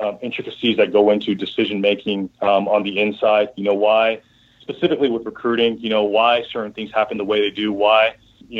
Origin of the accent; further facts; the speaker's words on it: Houston, Texas, United States; And, you know, I'm from Houston